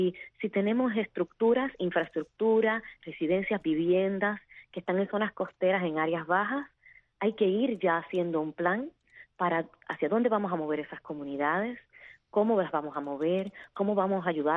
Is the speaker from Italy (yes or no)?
no; Puerto Rico; Yo soy de Puerto Rico y les puedo decir que en Puerto Rico la erosión costera es sumamente severa, y hay unas pequeñas islas donde yo iba con mi familia de niña que ya han ido desapareciendo.